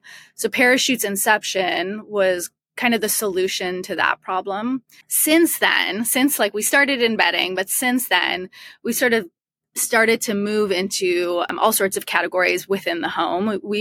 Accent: Toronto, Ontario, Canada; now in Los Angeles, United States; I'm originally from Toronto, and that's where I grew up.

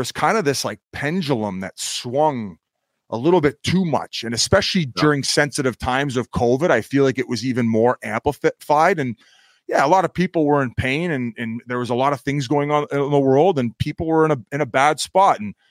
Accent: Canada; I'm a Canadian

